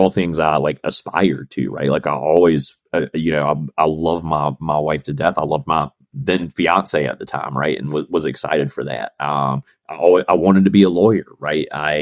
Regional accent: North Carolina, United States; So actually I'd heard about F3 from my hometown in North Carolina. It's a small little town.

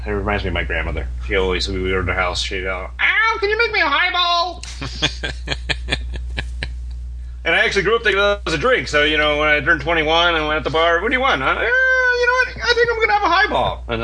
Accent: Ohio, United States; And then, of course, from my home state of Ohio, Warren Harding, his drink was 7-7.

